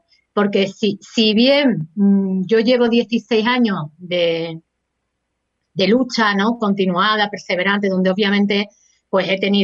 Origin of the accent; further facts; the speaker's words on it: Uruguay; Que afortunadamente lo recupera Uruguay y eso pues hizo que se publicase después en mi país, ¿no?